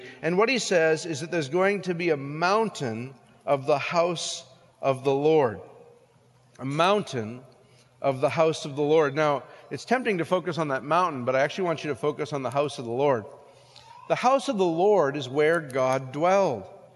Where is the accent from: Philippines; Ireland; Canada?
Canada; Western Canada; Now, I'm from Western Canada, so I'm a little bit of a mountain snob.